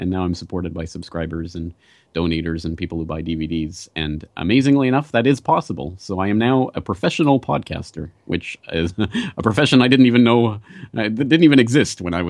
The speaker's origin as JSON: {"language": "English", "country": "Canada", "tie": "born or raised there", "also_born_or_lived": "Ireland", "moved": "as an adult", "said": "I'm a Canadian by birth, and I lived and grew up in Canada all of my life until I hit the ripe old age of 22, and I decided to take a trip over to Ireland for a year"}